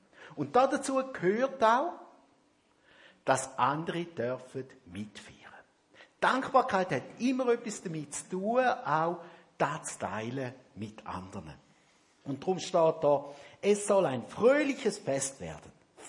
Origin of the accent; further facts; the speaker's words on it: Switzerland; gerade auch als Schweizer, das Gefühl haben, das sei alles auf unserem Mist gewachsen